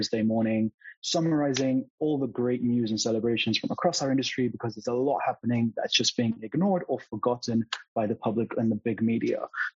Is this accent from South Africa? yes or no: yes; South Africa; also born or lived in Cyprus / United Kingdom; now in Jersey City, United States; good morning from New Jersey, Jersey City, New Jersey. … I'm actually a South African Cypriot who got here via the UK. So lived in many places